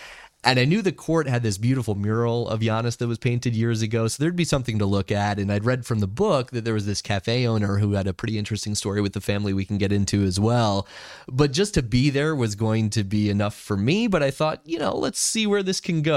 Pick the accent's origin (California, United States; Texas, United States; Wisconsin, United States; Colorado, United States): Wisconsin, United States; Milwaukee; hey, I'm from Milwaukee. We cover the Bucks.